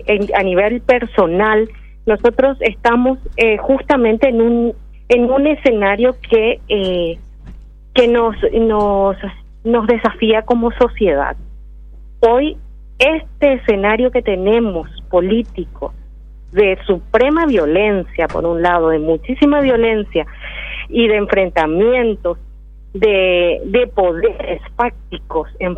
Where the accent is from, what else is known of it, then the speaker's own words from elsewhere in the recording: Paraguay; como personas paraguayos y paraguayas